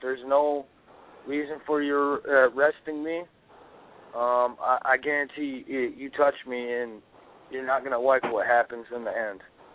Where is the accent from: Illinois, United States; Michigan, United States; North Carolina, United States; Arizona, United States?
Michigan, United States; Lansing; I'm talking to you from right here, my hometown. Michigan, which is the Lansing capital.